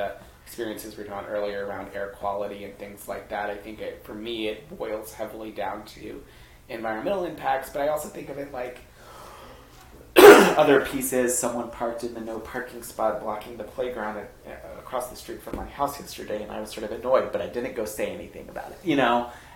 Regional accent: Atlanta, Georgia, United States; Or just, like, some of the things we were talking about earlier about, like, growing up in Atlanta.

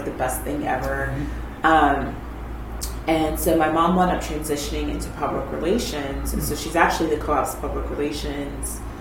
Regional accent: Washington, District of Columbia, United States; when I was 6 weeks old, I moved to D.C. And so I grew up in Washington.

